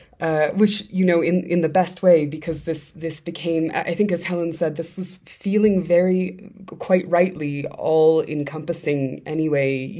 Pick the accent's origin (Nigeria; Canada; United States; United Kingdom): Canada; I am Canadian, and in fact in a cabin in the mountains right now.